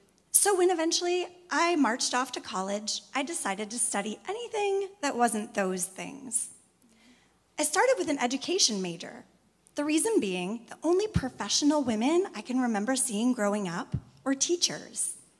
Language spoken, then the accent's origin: English; Washington, United States; because I was from Washington State, the state in the U.S. with the highest home birth rate